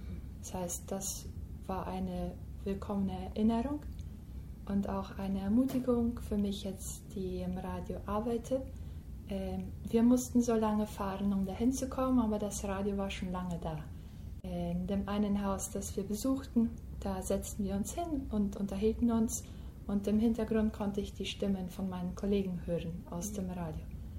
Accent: Brazil; German is a second language; komme ich aus Brasilien, das heißt, der Einsatz war mit sehr viel Neuem verbunden. Ich bin in der Großstadt geboren, der Stadt aufgewachsen

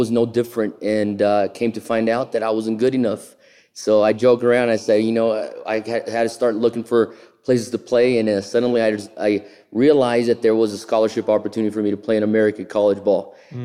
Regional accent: Brazil; I was born and raised in Brazil, or most of my life growing up, I was raised in Brazil. We had a few years we left as a family

